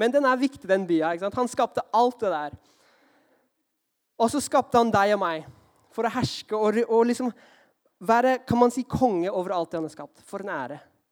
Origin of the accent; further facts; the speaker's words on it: Thailand; Jeg er oppvokst i Thailand, men mamma er norsk, og pappa fra Filippinene